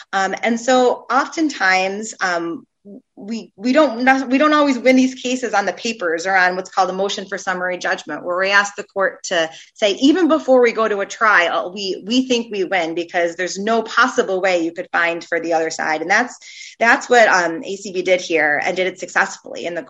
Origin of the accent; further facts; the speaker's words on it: Chicago, Illinois, United States; There was a case also in my hometown of Chicago